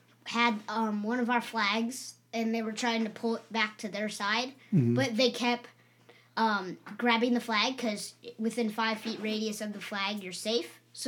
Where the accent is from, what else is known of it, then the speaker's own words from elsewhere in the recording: Deerfield, Illinois, United States; Illinois.